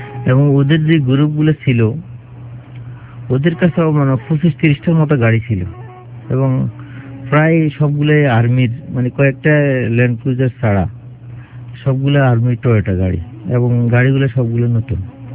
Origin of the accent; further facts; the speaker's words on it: Bangladesh; তো এখানে আমরা বাংলাদেশি দুজন ছিলাম মুসলমান